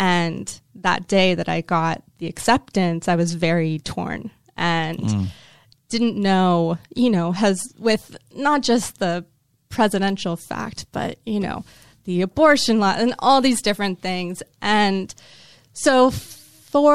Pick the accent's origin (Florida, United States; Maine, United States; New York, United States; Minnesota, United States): Florida, United States; Miami; also born or lived in Detroit / Boston / Providence / Chicago; I've lived, since growing up in Miami, I've lived in Detroit, Boston, Providence, and Chicago. So all very liberal places. And I find myself constantly having to defend Florida.